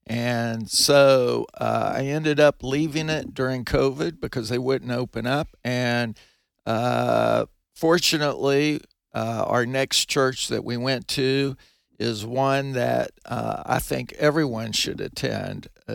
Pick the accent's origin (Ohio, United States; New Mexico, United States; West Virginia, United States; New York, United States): West Virginia, United States; I came originally from West Virginia, got an accounting degree, CPA, and kind of got into the car business by accident.